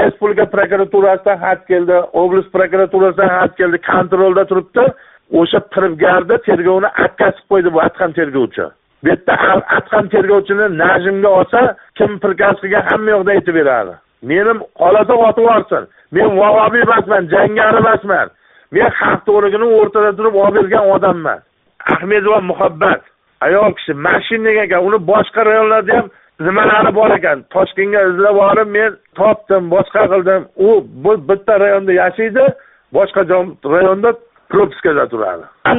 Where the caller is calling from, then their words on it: Sirdaryo Region, Uzbekistan; Haqiqat yo'q ekan bizda O'zbekistonda. Sizga qo'ng'iroq qilyapman.